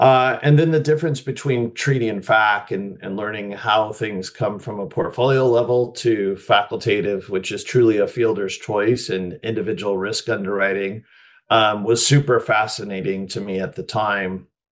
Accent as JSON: {"language": "English", "town": "Los Angeles", "region": "California", "country": "United States", "tie": "born or raised there", "moved": "as an adult", "lives_now": "New York City, United States", "said": "So I was born and raised in Los Angeles, native Californian. Came out to New York City thinking I wanted to go on and into Wall Street."}